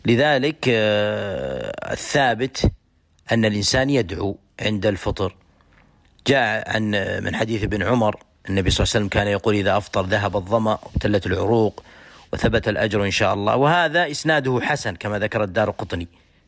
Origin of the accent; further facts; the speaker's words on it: Saudi Arabia; هو المعتمد عندنا في بلادنا المملكة العربية السعودية.